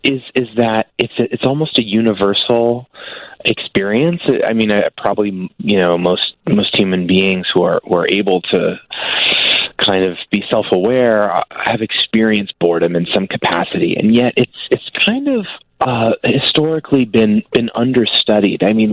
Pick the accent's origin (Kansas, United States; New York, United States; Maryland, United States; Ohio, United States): New York, United States; New York City; now in Denver, United States; So I'm actually from New York City. I spent my whole adult life in Brooklyn until really a couple months ago when I moved out to Denver, Colorado.